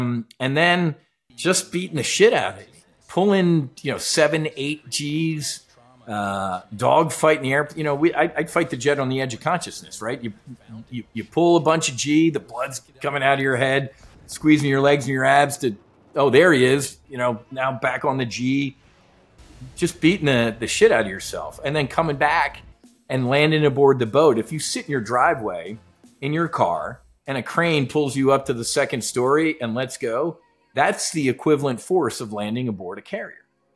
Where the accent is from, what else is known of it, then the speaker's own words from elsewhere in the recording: New Jersey, United States; But, you know, I grew up on the Jersey Shore, the real one, not the MTV one, but I grew up on the Jersey Shore. I love the beach. I love the ocean.